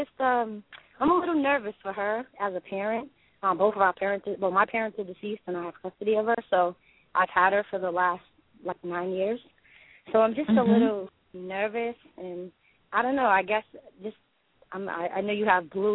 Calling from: Boston, Massachusetts, United States; I'm calling from Boston.

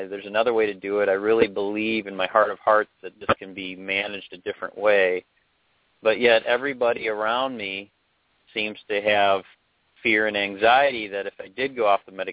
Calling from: Chicago, Illinois, United States; Giving a call from Chicago.

